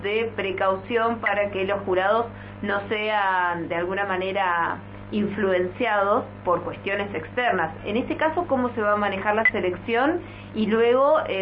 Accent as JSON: {"language": "Spanish", "town": "Las Grutas", "region": "Río Negro", "country": "Argentina", "said": "yo también vengo de un pueblo pequeño, vengo de Las Grutas y nos conocíamos todos"}